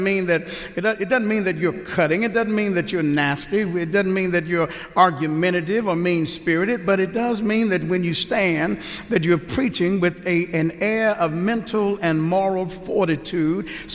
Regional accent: Houston, Texas, United States; I'm originally from Houston. I am familiar with storms

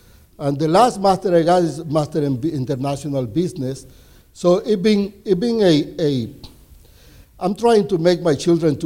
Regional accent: Nicaragua; moved away as an adult; now in United States; I'm from Nicaragua. I went to Cuba and get a technical degree. Then in Nicaragua, I got an agriculture engineer degree. And then after that was when I moved here

